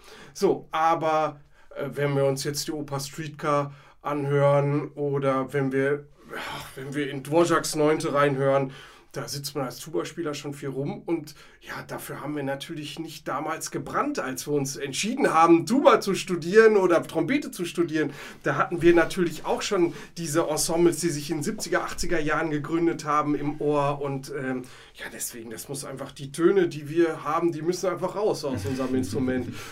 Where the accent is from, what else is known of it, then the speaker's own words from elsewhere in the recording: North Rhine-Westphalia, Germany; zum einen kommen wir beide aus Nordrhein-Westfalen, Ralf aus dem Münsterland und ich aus Ostwestfalen, und sind beide in Posaunenchören groß geworden.